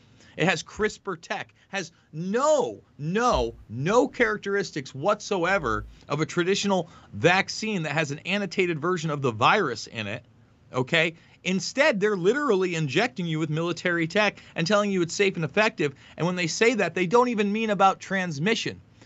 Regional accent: New York, United States; now in Iowa, United States; I moved from New York to Iowa. I was an upstate guy

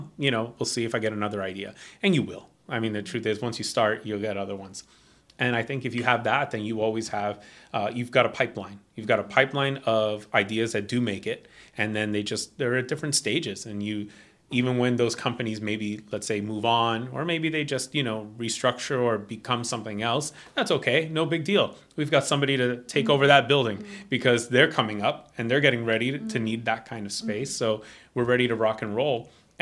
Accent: East Coast, United States; also born or lived in St. Louis, United States; I spent time living in the Midwest of the United States. I grew up on the East Coast, but I spent 7 years in St. Louis.

